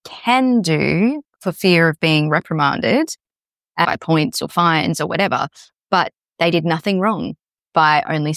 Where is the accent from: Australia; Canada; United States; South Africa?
Australia; They're like it's on the tip of our tongue and we're Australian.